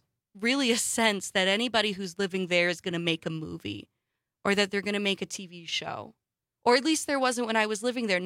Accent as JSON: {"language": "English", "town": "Wausau", "region": "Wisconsin", "country": "United States", "tie": "born or raised there", "also_born_or_lived": "Stevens Point", "lives_now": "Milwaukee, United States", "said": "as a Wisconsin girl. I was born in Stevens Point. I grew up I was born in Stevens Point. I grew up for the first 10 years of my life near the UP border. Grew up the next almost a decade of years in Wausau."}